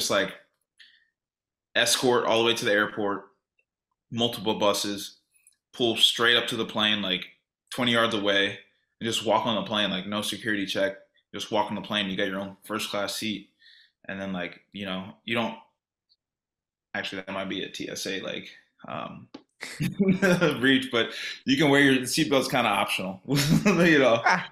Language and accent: English; Sugar Land, Texas, United States; because we played Sugar Land. I'm from Sugar Land. I stayed home like another 3 days for the All-Star break.